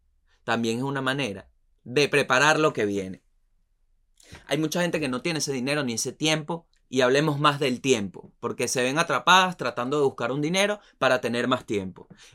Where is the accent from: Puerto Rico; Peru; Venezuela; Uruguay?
Venezuela; Esto es un privilegio más aún siendo venezolano.